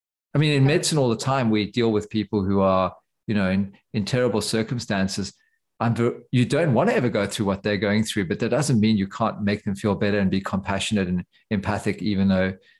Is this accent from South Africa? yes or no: yes; South Africa; I grew up in South Africa, you know, guns are a big thing, almost as big as the States, I guess.